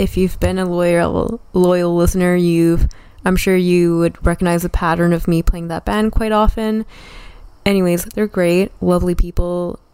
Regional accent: Montreal, Quebec, Canada; So we're migrating away from the Maritimes and Ottawa into Montreal, into my hometown, and where CJLO is based, obviously.

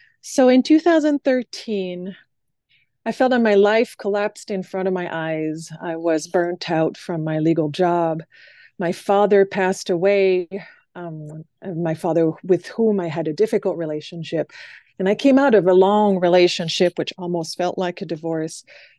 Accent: Montreal, Quebec, Canada; Montreal is where I call home. I was born in Quebec City, but spent most of my formative years in college in Montreal.

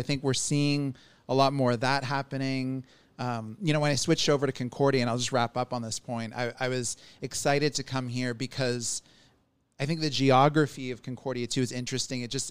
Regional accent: Toronto, Ontario, Canada; now in Montreal, Canada; I'm from Montreal originally, grew up in Toronto, and I moved back here

